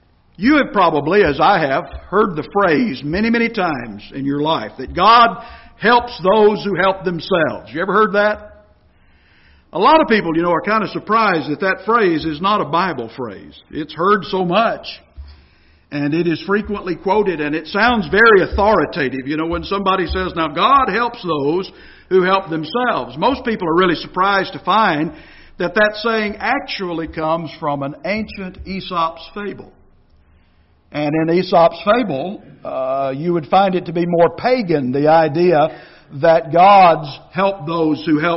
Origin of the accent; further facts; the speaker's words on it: Alabama, United States; born there; John preaches in my home county in North Alabama. I was born in Limestone County, Alabama. Athens is the county seat of that county.